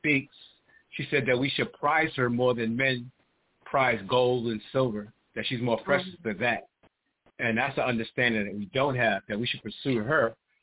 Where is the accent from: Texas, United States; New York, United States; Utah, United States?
New York, United States; Harlem; They told us when we was growing up that we wouldn't reach past 30 growing up in Harlem.